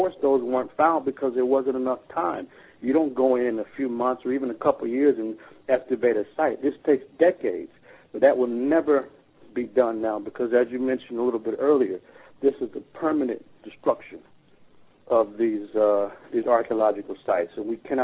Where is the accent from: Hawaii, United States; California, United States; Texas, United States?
California, United States; I told my colleague, I said, look, I'm from California. We had a gold rush here.